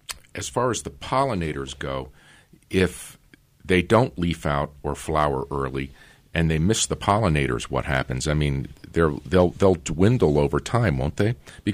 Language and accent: English; Acton, Massachusetts, United States; Richard, I grew up in Acton, Mass, spent a lot of time in Concord at Walden Pond and also the Old North Bridge